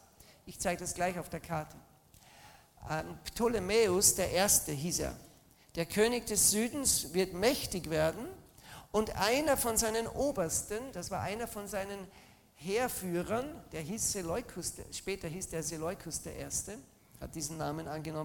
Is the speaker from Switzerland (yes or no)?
no; Austria; Ich bin ja ein Österreicher.